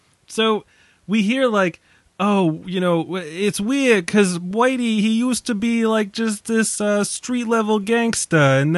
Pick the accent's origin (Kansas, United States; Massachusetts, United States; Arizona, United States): Massachusetts, United States; Boston; accent: Boston; I'm slipping into my shitty Boston accent just out of habit now, so I apologize.